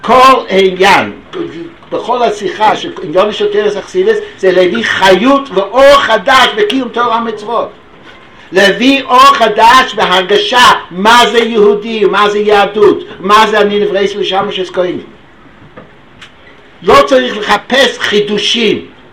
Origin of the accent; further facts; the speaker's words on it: United States; כשגדלתי באמריקה בשנות היהודים, בלעז שנות ה-50, אז הייתי באיזה עיר, אני לא רוצה להזכיר שמות עכשיו, למדתי שם בישיבה לא חבד, כן?